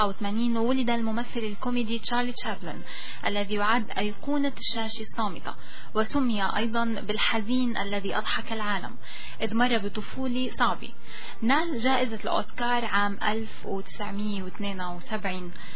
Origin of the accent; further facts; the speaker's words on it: Syria; رح هذا مع تاريخ ما بينسى، خاصة بالنسبة لنا كسوريين.